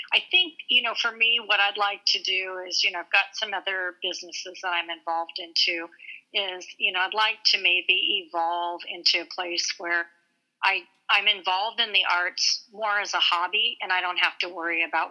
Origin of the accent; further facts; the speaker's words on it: United States; I'm thinking about doing a series called Art in Indian Country because I'm Native American.